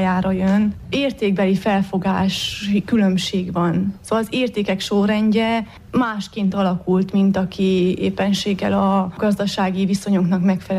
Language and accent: Hungarian; Sântimbru, Harghita, Romania; Én Csíkszentimről vagyok, falusi iskolába végeztem az 1-8 osztályomat